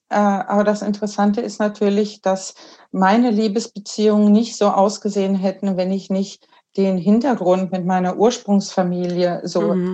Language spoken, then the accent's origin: German; Germany; now in Sweden; wir sind dann in Deutschland geboren und aufgewachsen mit einer schwedischen Mutter und einem deutschen Vater.